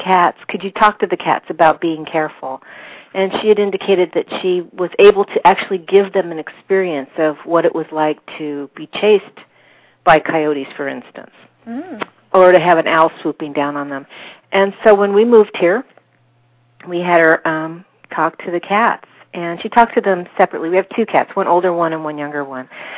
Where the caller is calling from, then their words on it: Whidbey Island, Washington, United States; I'm calling from Whidbey Island.